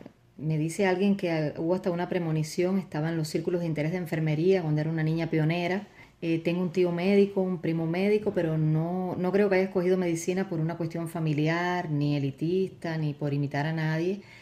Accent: Majagua, Ciego de Ávila, Cuba; En mi pueblo, en mi adorado Majagua de Ciego de Ávila, que es de donde soy

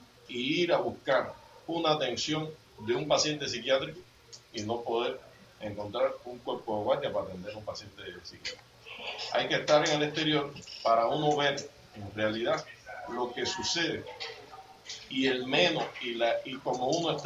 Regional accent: Cuba; nosotros como cubanos estamos muy acostumbrados a tener esta atención médica

